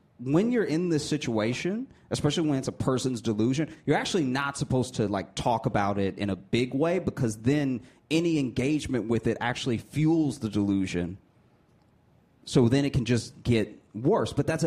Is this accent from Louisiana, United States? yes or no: yes; Louisiana, United States; And I don't like guns because I grew up in Louisiana. And when I was in the sixth grade, they wanted to teach us about the history of combat.